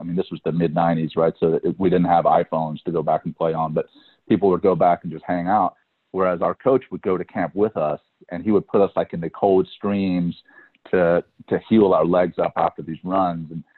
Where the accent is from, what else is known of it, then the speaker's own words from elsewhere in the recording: Louisiana, United States; I grew up in Louisiana, and we'd go to these running camps in Brevard, North Carolina.